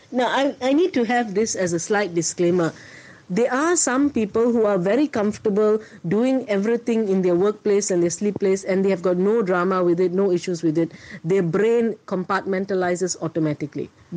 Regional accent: Malaysia; being a Malaysian to lepak lah

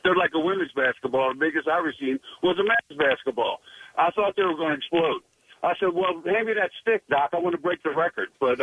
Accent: Folsom, California, United States; I'm from Folsom, where it's always awesome.

